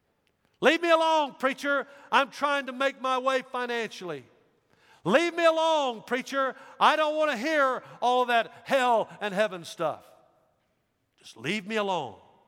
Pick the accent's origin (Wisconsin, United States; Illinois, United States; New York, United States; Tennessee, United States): Tennessee, United States; Dyersburg; When I was a little boy growing up in Dyersburg, we used to sing this song.